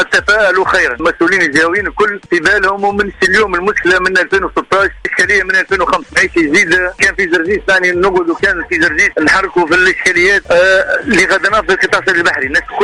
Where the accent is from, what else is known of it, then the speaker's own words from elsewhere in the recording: Tunisia; انا بحار تونسي